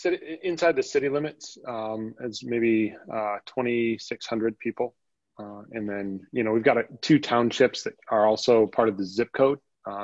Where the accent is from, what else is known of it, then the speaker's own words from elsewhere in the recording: Clio, United States; I grew up in Clio. My wife and I left Clio to go to Southern Seminary, and we did not intend to come back.